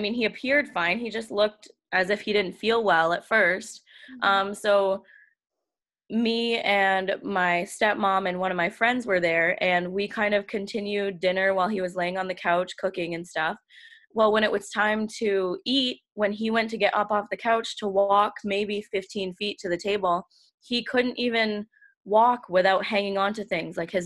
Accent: Guilford, Maine, United States; I'm from Guilford, Maine. I'm 24 years old. I grew up in Guilford. I've never gone far from here.

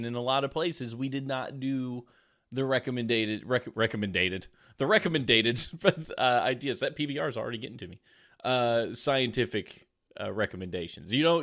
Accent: Alabama, United States; it's important to note that I am from South Alabama. I have all the redneck in my blood, in my veins, coursing through me.

